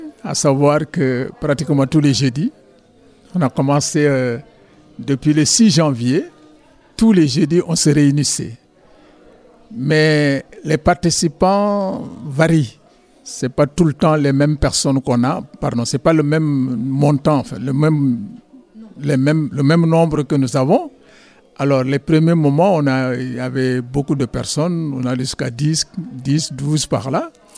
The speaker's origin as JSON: {"language": "French", "country": "Senegal", "moved": "as an adult", "lives_now": "France", "said": "je viens du Sénégal et je suis prêtre diocésain"}